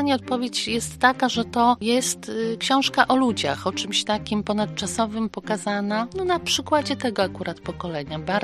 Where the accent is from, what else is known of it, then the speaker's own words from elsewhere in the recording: Podlaskie Voivodeship, Poland; wychowałam się niedaleko Kamiennego Dworu, ostatniego domu polskiego Aleksandry, bo jest on koło Łap na Podlasiu.